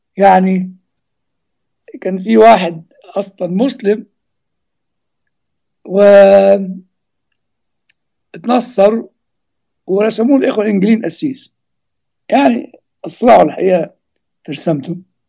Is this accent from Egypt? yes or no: yes; Egypt; هو الكلام ده كان بيتقال عندنا في مصر من حوالي 30-40 سنة، وربما لسه بيتقال.